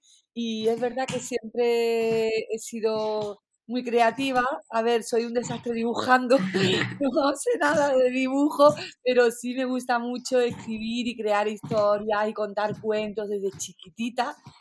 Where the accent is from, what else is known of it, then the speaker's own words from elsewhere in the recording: Archidona, Andalusia, Spain; yo soy de Archidona, que es un pueblo de Málaga, y en Archidona, en mi adolescencia, en los años 80, había un cine, el único cine que había en mi pueblo.